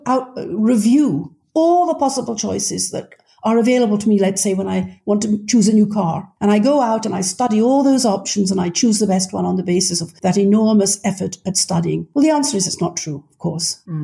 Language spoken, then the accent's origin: English; United Kingdom; now in United States; I'm a Brit who's now lived in America for many years.